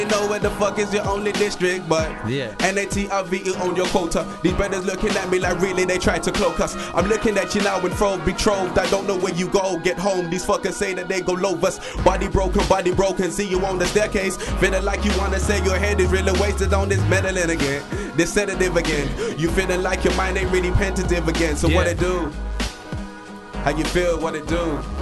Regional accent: Bedford, East of England, United Kingdom; now in Ipswich, United Kingdom; I'm originally from Bedford, but I'm repping Ipswich.

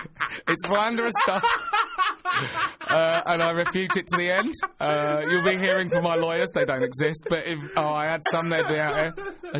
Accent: London, United Kingdom; I come from London.

